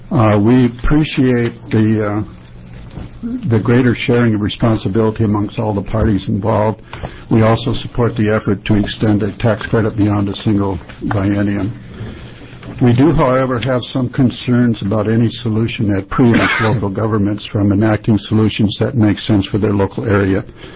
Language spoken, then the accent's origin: English; Oregon, United States; I'm from Clackamas County, and we have the two largest parks that are controversial right now